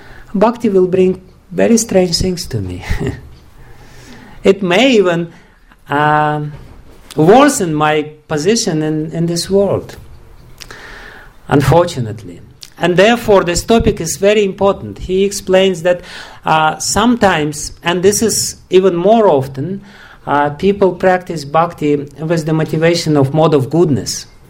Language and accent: English; Russia; English is a second language; I'm from Russia, so I know perfectly well